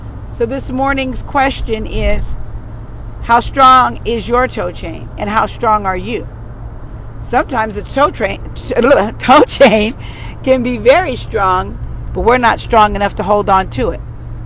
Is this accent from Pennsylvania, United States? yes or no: no; Seattle, Washington, United States; I'm from Seattle, Washington, and there are heels there that I forgot all about until I went to visit this summer